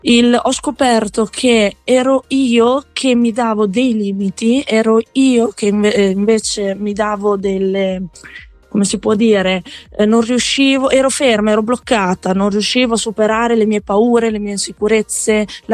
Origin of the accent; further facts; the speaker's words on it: Bologna, Emilia-Romagna, Italy; accent: Emilian; Esatto, sono bolognese.